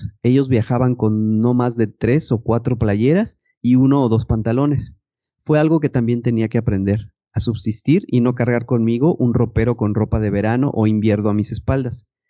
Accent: Guatemala; Soy originalmente de Guatemala. Nací, crecí y me desarrollé como persona y como profesional ahí.

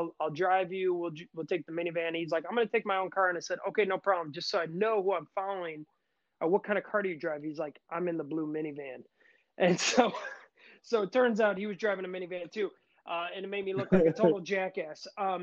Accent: Milwaukee, Wisconsin, United States; growing up in the Brew City here in Milwaukee, Wisconsin, it's definitely part of the culture.

